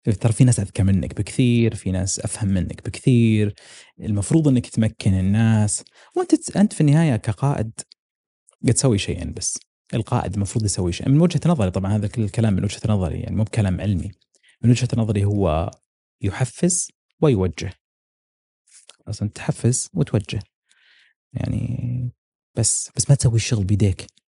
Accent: Saudi Arabia; هي أعلى بائعة عندنا في السعودية كلها

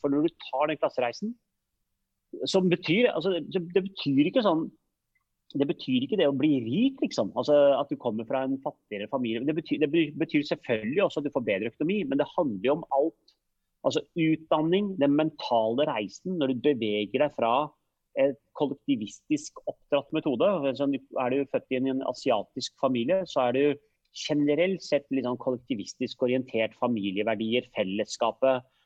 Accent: Oslo, Norway; Men det der i Iladalen, hvor jeg er født og oppvokst, mellom Sagen og Kjellands plass et sted, det var jo ikke hippt område den gangen, nå har det blitt noe kulere, men det var jo blokkleiligheter, så du er jo i blokka.

